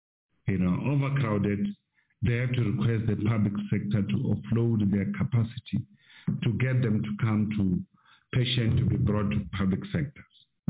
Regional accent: Tembisa, Gauteng, South Africa; I'm coming from Tembisa, stay in Tembisa.

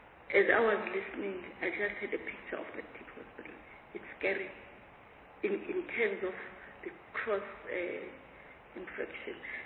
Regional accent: Eastern Cape, South Africa; I'm coming from the Eastern Cape, okay?

